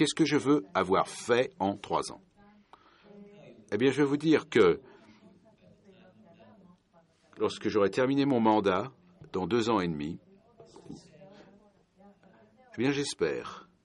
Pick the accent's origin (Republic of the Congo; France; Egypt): Egypt; moi je suis d'Égypte, et je connais le désert